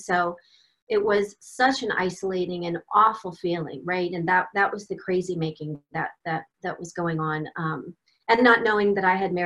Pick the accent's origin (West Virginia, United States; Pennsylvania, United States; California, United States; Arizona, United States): Arizona, United States; And I moved back to my home state of Arizona after living for several years in a super much colder state. So I am glad to be back home in the Valley of the Sun.